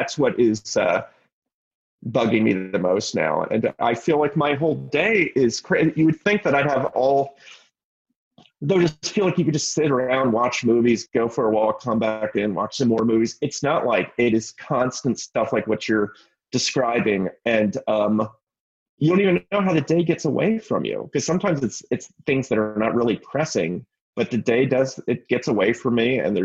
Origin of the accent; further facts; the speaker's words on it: Pennsylvania, United States; it was a part of growing up in Pennsylvania, watching wrestling on TV